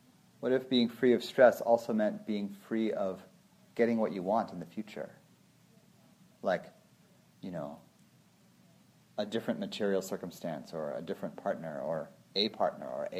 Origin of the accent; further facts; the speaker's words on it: Illinois, United States; born there; I was born in Illinois. I was adopted. I'm half Puerto Rican.